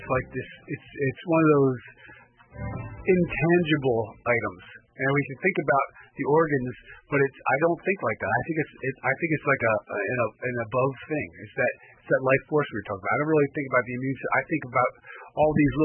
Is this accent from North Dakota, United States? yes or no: no; New Jersey, United States; My story, I grew up in New Jersey, and my grandmother asked me to be a chiropractor, and I said yes